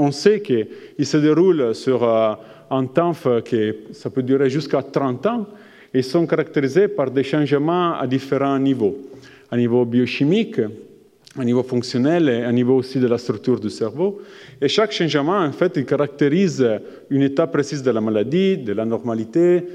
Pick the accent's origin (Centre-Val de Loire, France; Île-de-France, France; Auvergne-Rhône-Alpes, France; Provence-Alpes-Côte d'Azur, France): Provence-Alpes-Côte d'Azur, France; Je viens de la Côte d'Azur.